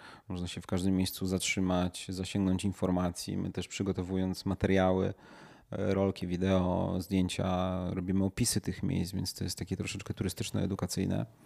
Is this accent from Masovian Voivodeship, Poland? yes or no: yes; Warsaw, Masovian Voivodeship, Poland; jestem warszawiakiem